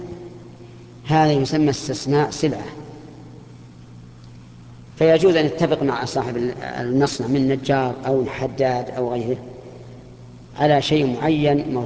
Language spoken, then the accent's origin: Arabic; Saudi Arabia; لا سيما الذي في بلادنا السعودية.